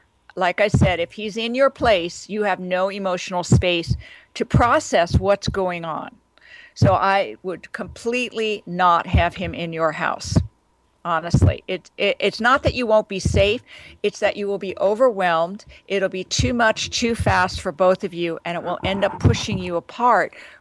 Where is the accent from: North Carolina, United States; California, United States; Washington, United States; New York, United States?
New York, United States; Oh, New York, my hometown.